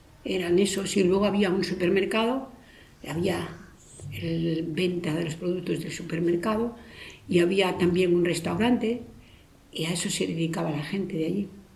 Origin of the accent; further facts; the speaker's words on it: Castile and León, Spain; born there; Nací en un pueblecito de la comarca del Bierzo, en la provincia de León. Un pueblecito pequeño, pero muy bonito y acogedor, muy pintoresco, con paisajes preciosos.